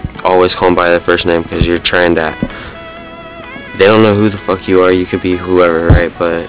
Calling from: Cardiff, California, United States

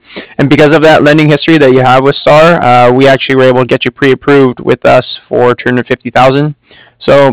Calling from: Cardiff, Wales, United Kingdom; I'm calling from Cardiff. That's C-A-R-D-I-F-F, as in Frank Frank.

